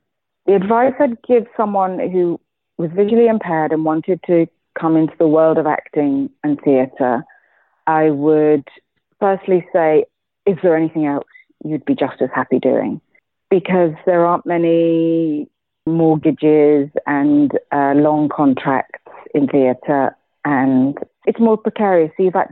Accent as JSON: {"language": "English", "region": "Wales", "country": "United Kingdom", "said": "I'm from Wales"}